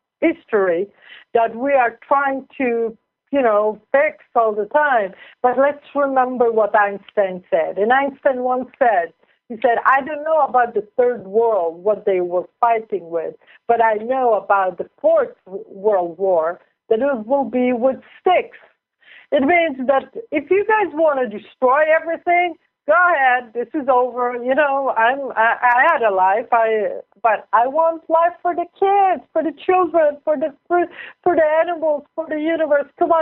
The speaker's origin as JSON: {"language": "English", "country": "Israel", "tie": "born or raised there", "second_language": "English", "said": "My parents came from Libya, but I was growing up in Israel, so I didn't know nothing. For me, it was Israel, and I lived in a German neighborhood"}